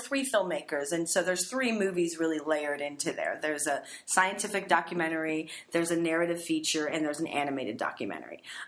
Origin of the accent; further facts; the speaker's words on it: Los Angeles, California, United States; I grew up in Los Angeles mostly.